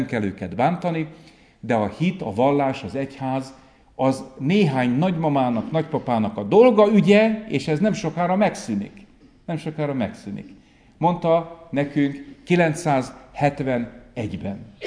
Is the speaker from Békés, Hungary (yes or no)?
yes; Békéscsaba, Békés, Hungary; moved away as an adult; most délután bent voltam Békéscsabán, szülővárosomban, 19 éves koromig ott éltem